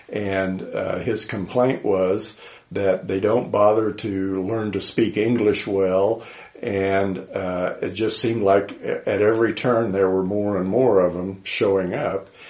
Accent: Lawrence, Kansas, United States; also born or lived in Ottawa, Kansas / Eudora; I was born in Ottawa, Kansas, which is a small town just south of here, about 30 miles, and lived there until after I got out of second grade in grade school, and then we moved to Lawrence here. I grew up in Lawrence until middle high school years, and then my family moved to Eudora.

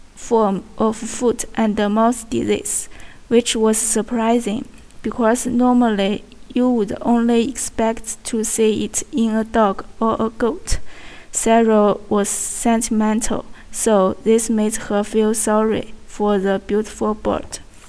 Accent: Urumqi, Xinjiang, China; English is a second language; Today, I would introduce my hometown to you. My hometown is in Xinjiang, Urumqi. It is in the northwest of China.

